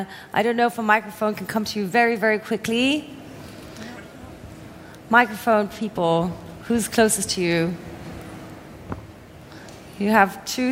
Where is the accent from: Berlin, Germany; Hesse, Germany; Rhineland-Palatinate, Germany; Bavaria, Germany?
Berlin, Germany; as a Berliner, I'm so honored that you'd choose my hometown to come and visit.